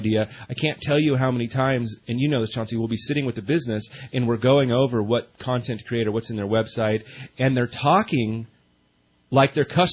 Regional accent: California, United States; I grew up in Shasta County, so I knew everything and everybody

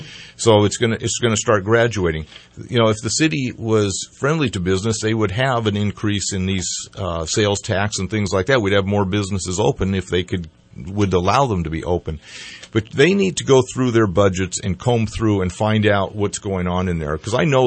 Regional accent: Denver, Colorado, United States; When I grew up in Denver in the 60s, we had bicycle licenses on our bicycle.

